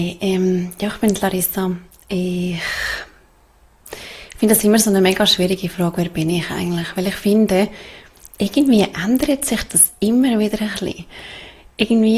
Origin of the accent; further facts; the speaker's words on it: Switzerland; Ich bin, glaube ich, 32 jetzt geworden, ja. Ich komme aus der Schweiz, lebe nicht mehr in einem festen Zuhause. Seit jetzt bald 2 Jahren. Wir leben unterwegs, also meine Mann und ich.